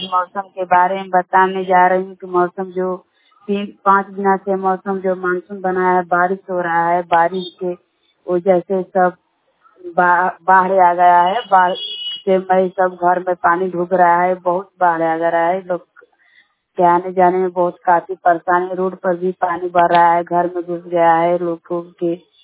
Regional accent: Belaon, Bihar, India; ग्राम देलांव जिला कैमूर भगवा का निवासी हूँ।

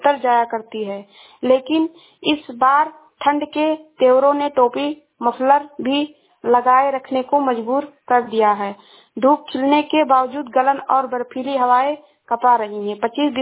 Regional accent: Uttar Pradesh, India; मैं जिला श्रावस्ती से हूँ।

